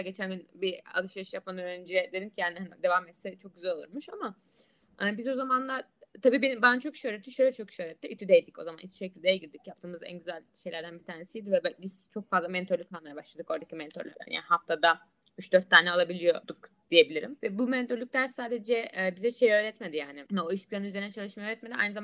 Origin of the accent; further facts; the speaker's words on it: Çeşme, İzmir, Turkey; Ben normalde Çeşmeliyim. Doğma büyüme bütün ailem akrabalarım Çeşmeli.